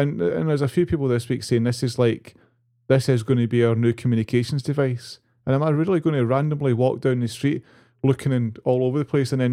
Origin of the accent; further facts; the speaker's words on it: Scotland, United Kingdom; And also I'm Scottish, so it won't understand what I say.